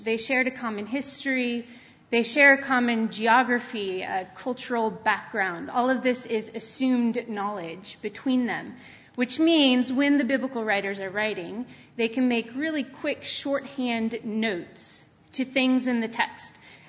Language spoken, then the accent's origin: English; United States; now in Israel; I am obviously American. However, I have been living in Israel for the last 5 years.